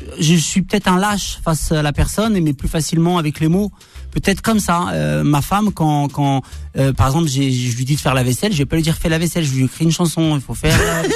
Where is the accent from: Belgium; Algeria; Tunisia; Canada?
Tunisia; Je sais que je suis de Tunisie, mon arrière-grand-père de Kabylie.